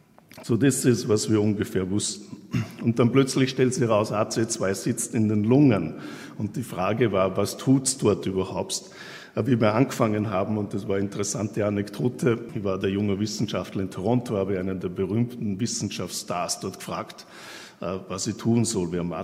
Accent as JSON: {"language": "German", "country": "Austria", "also_born_or_lived": "Canada", "said": "bin ich aus Kanada nach Österreich zurückgekommen, um dieses Institut hier der Akademie der Wissenschaften aufzubauen. Das war im Sommer 2003."}